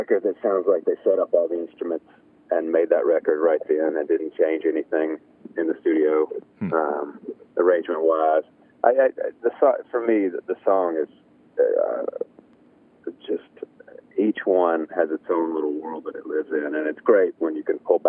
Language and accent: English; Mississippi, United States; also born or lived in Memphis; You know, I was born in Memphis, raised in North Mississippi, so I've lived all over since then, but you can't really wash that off.